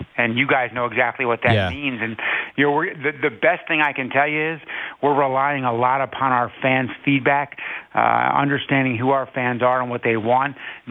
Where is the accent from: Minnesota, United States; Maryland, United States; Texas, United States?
Maryland, United States; Baltimore; I went through that evolution as a kid growing up in Baltimore